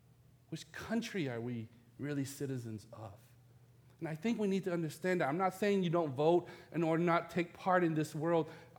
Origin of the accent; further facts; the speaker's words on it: Vietnam; English is a second language; now in United States; You know, I'm from Vietnam, we didn't get a chance to vote, okay?